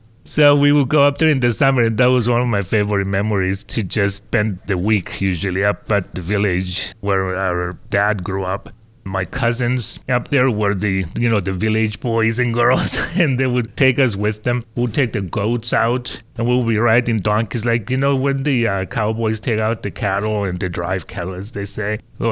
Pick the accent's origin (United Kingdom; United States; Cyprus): Cyprus; I'm from Cyprus, which is a small island on the Mediterranean Sea by Greece. So I'm really Greek, but I'm from the island of Cyprus.